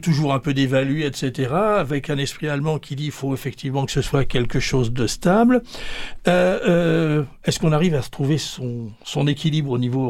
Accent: France; Alors, nous, en tant que Français

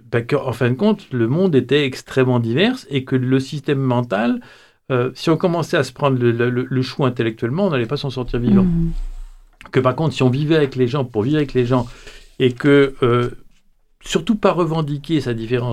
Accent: Paris, Île-de-France, France; moi, je suis né à Paris, et j'ai toujours vécu mes vacances d'enfance en Bourgogne, à la campagne. J'ai découvert que j'étais un rural

